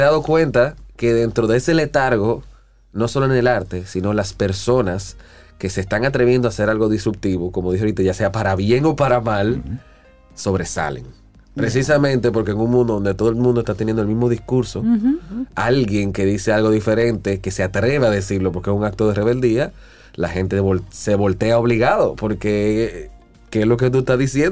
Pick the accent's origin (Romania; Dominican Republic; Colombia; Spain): Dominican Republic; seguir trabajando lo nuestro como dominicano